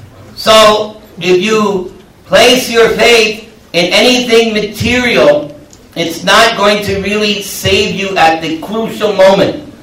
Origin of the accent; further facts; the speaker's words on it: New York, United States; I'm from New York. Forget about it. Right? And I come from the same background as you.